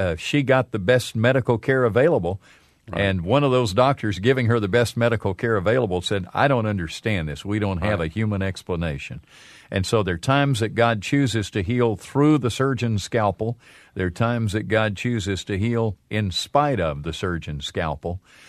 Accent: Birmingham, Alabama, United States; Just living and growing up in Birmingham was the equivalent of smoking several packs of cigarettes a day.

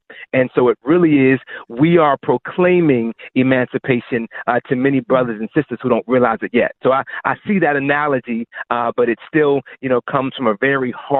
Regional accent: Baltimore, Maryland, United States; now in Pittsburgh, United States; I'm born and raised in Baltimore. I've been in Pittsburgh for 13 years ago now.

